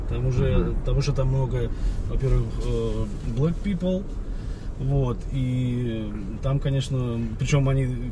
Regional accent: Moscow, Russia; Москве... Да я где только там не жил, знаете, в Кузьминке, сначала я родился в Кузьминках

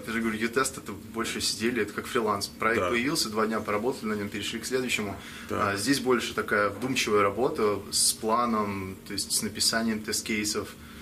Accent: Tyumen, Tyumen Oblast, Russia; now in New York, United States; В Нью-Йорк я приехал из России. Может сказать, из Тюмени, да. Из Тюмени.

